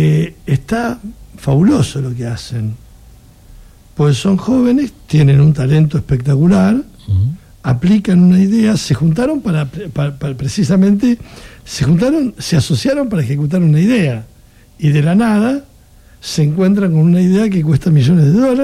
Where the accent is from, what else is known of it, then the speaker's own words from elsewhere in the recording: Argentina; Como somos argentinos y pensamos como argentinos